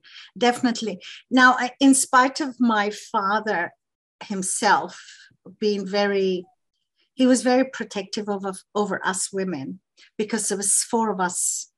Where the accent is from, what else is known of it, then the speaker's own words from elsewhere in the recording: Ghana; born there; I was born in Ghana, although I'm from a Lebanese background.